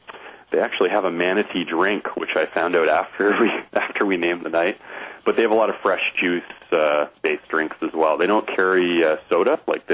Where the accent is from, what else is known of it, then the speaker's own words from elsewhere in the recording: London, Ontario, Canada; I grew up just outside London, Ontario